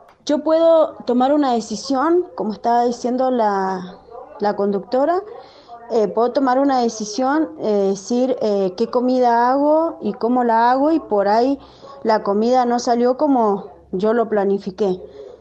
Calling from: Mendoza, Argentina; Estoy escuchando el programa

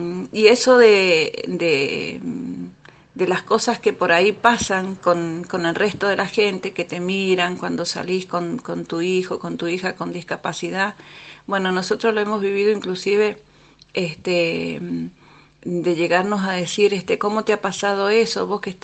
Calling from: Mendoza, Argentina; de Mendoza.

